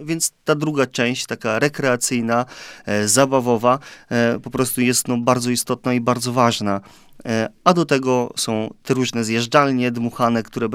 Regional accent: Długosiodło, Masovian Voivodeship, Poland; jeżdżąc rowerem tutaj, bo pochodzę z parafii Długosiodło

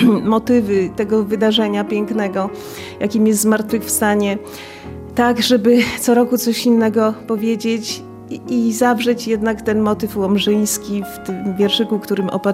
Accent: Łomża, Podlaskie Voivodeship, Poland; O tak, ja jestem z krwi i kości łomżynianką. Tutaj moi pradziadkowie żyli, dziadkowie, rodzice. Tutaj kończyłam szkołę podstawową, potem los mnie troszeczkę dalej rzucił, ale i tak uważam, że to jest moje miejsce na ziemi.

